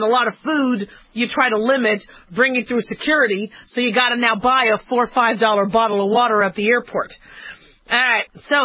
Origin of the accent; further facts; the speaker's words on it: Las Vegas, Nevada, United States; I come from Las Vegas, Nevada